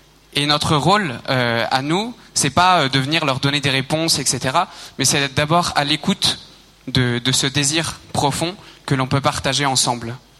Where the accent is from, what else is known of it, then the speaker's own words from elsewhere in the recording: Vannes, Brittany, France; moi j'ai eu la chance de pouvoir faire une année de mission chez moi à Vannes, en Bretagne